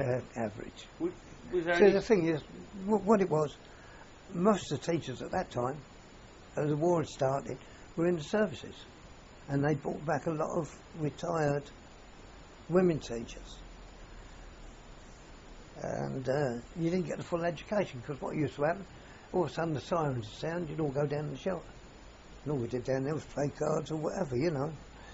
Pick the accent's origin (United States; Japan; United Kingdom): United Kingdom; Tottenham, London; I was born in Tottenham on February the 4th, 1929.